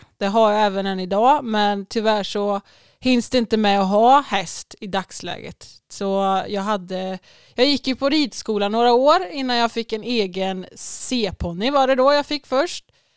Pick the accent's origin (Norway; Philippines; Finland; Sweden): Sweden; Norra Fågelås, Västra Götaland County; Jag är uppvuxen i Norra Fågelås. Det ligger strax söder om Jo. Med min mamma och pappa och syskon.